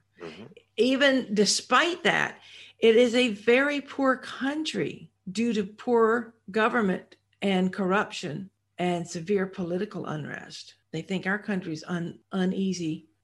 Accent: the South, United States; accent: Southern; Of course, I could talk with my Southern accent and they might think I just am silly.

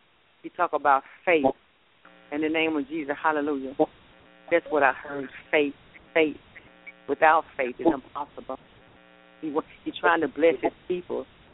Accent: Hollywood, California, United States; I'm from Hollywood, California.

